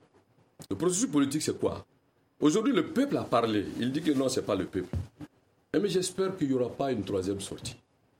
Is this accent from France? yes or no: no; Mali; on est tous des Maliens